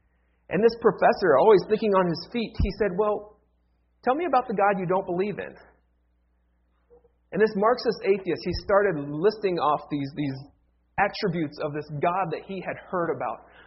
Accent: Ohio, United States; So growing up in Ohio, we had what we would call tornado drills in school.

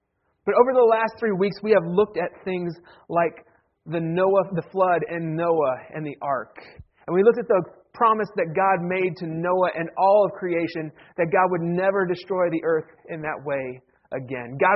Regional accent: Ohio, United States; Near my hometown, there's this dairy processing plant called Smith Dairy in Orrville, Ohio.

